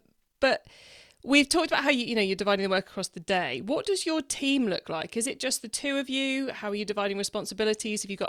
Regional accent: South West England, United Kingdom; accent: Cornish; Yes, I must admit I am Cornish. I live not far from fishing areas.

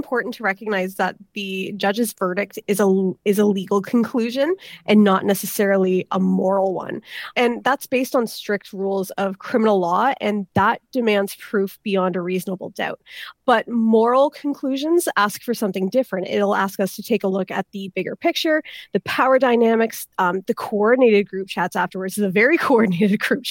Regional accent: Canada; because we are Canadian

